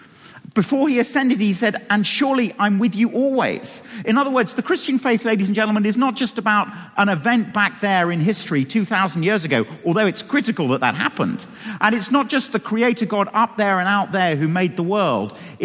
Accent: England, United Kingdom; we're classically English. The English do this.

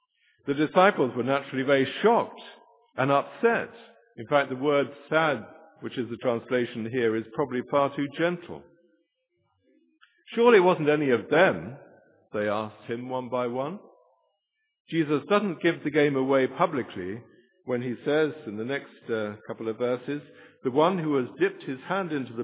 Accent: England, United Kingdom; being mainly English people like me, horribly polite at times

